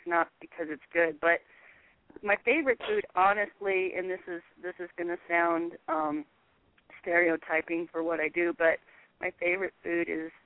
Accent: Arizona, United States; now in Colorado, United States; I'm actually from Arizona and now living in Colorado. Colorado, I've been here for, oh gosh, about 18, 19 years.

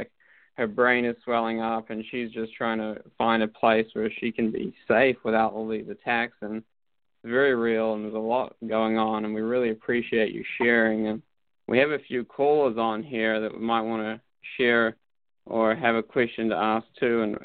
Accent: New Zealand; I'm originally from New Zealand

